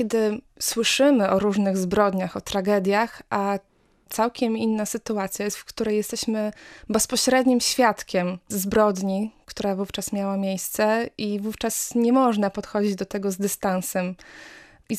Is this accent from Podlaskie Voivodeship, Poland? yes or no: no; Gdańsk, Pomeranian Voivodeship, Poland; ja sama pochodzę z Gdańska i zawsze gdziekolwiek będę na świecie, gdziekolwiek będę mieszkać, będzie to moje miejsce na ziemi, jak Gdańsk.